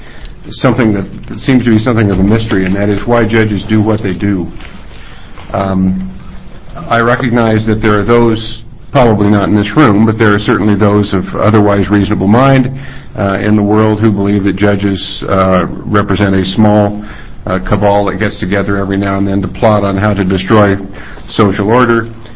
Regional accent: Ireland; I'm Irish, so the better part of England is a debatable proposition.

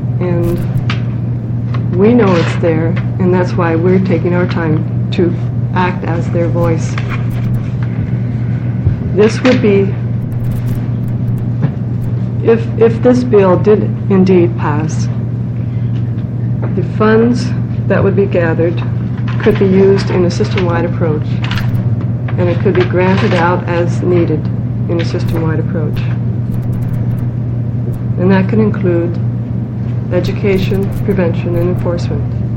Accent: Oregon, United States; Mr. Chairman … from Lane County.

